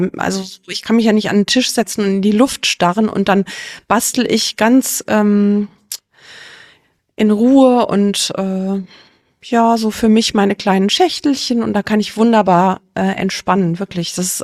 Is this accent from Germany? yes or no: yes; Giessen, Hesse, Germany; born or raised there